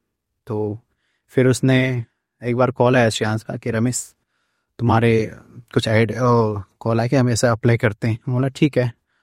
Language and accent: Hindi; Uttarakhand, India; now in Mumbai, India